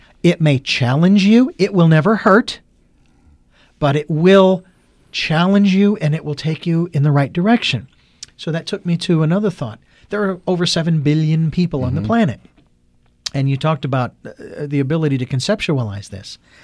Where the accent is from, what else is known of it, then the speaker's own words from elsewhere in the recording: Phoenix, Arizona, United States; I'm from Phoenix, Arizona, and a lot of flat streets and everything's blocked in the grid system